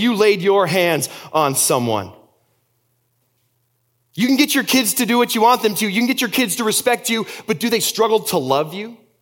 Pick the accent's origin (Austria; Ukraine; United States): Austria; also born or lived in Germany; I was born and raised in Austria. I went to high school in Germany. I love Austria, and I love Germany.